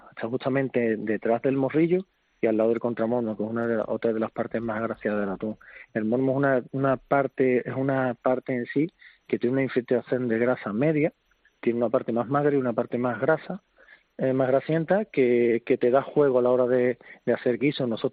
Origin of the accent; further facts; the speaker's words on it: Barbate, Andalusia, Spain; Yo soy de Barbate